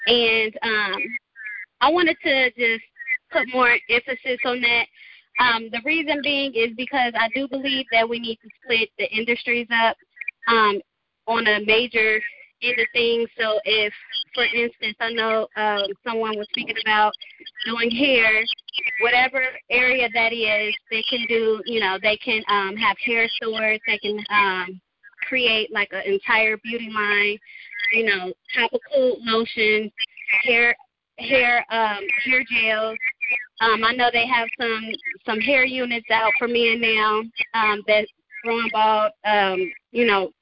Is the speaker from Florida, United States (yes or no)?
no; Cincinnati, Ohio, United States; I'm from Cincinnati, Ohio